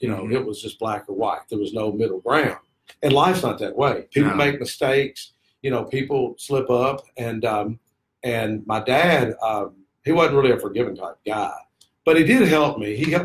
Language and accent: English; Smyrna, Delaware, United States; I was born and raised in Smyrna.